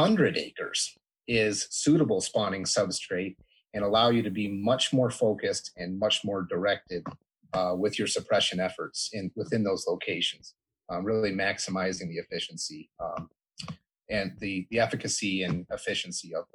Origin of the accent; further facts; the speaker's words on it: Michigan, United States; And, you know, a lot of that comes from just growing up in Michigan.